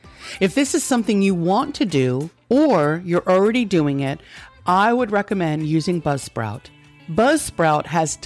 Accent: New York, United States; You know, I think just because our family growing up on Long Island, they're Catholic.

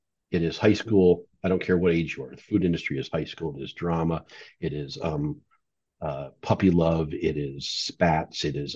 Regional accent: Flandreau, South Dakota, United States; We moved to my hometown, Flandreau, South Dakota. I graduated high school there.

